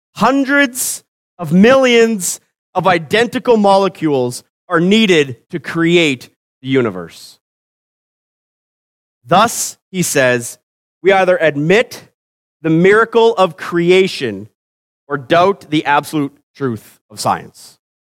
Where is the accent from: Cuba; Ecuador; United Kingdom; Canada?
Canada; Saskatchewan; we grew up in Saskatchewan, so we saw them on our acreage too.